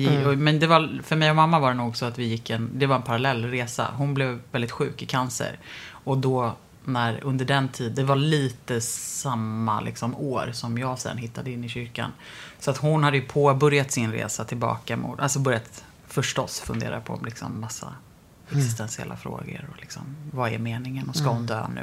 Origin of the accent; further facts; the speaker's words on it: Lidingö, Stockholm County, Sweden; Alltså jag är uppvuxen på delvis på Lidingö.